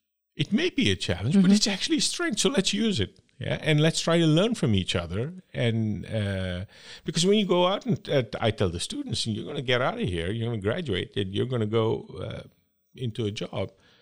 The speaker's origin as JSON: {"language": "English", "country": "India", "tie": "born or raised there", "said": "the fact that I grew up in India and then have lived all over the world"}